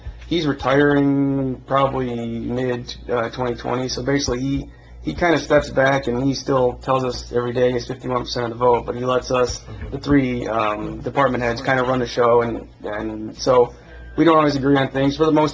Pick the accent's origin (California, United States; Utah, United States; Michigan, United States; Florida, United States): Michigan, United States; Tecumseh; I grew up in Tecumseh, Michigan. So not too far from here.